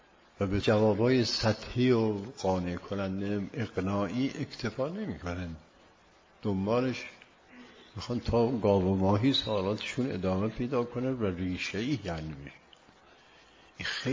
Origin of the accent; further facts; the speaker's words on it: Yazd, Iran; هم در شهر خودمون که دارالعباده بود